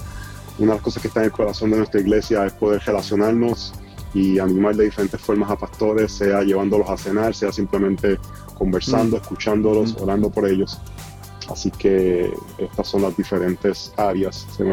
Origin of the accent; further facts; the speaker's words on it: Puerto Rico; accent: Puerto Rican; moved away as an adult; now in United States; como podrán notar por mi acento, puertorriqueño, nacido en Puerto Rico, criado allá, formado allá. Salí de la isla a los 24 años a los Estados Unidos a trabajar como ingeniero.